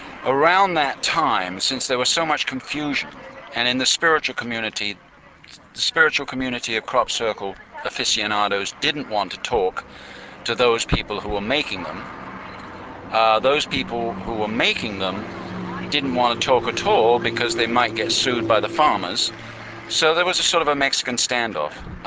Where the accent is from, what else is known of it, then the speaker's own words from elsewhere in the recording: England, United Kingdom; moved away; also born or lived in United States; I lived in the United States for almost 30 years. But I was born in England and raised in England, and I came back about 4 years ago.